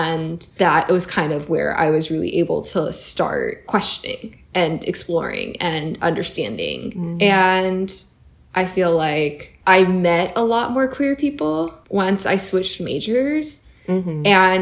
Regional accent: Florida, United States; I grew up in Florida and I went to public school there.

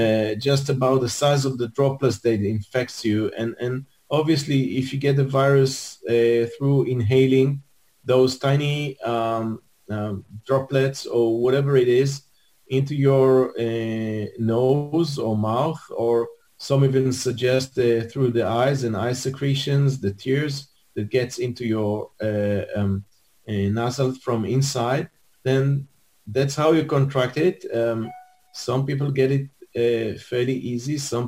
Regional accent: Central District, Israel; English is a second language; So I was born here in Israel, in the coastal plain, just somewhere between Netanya and Hadera, in one of the villages over there.

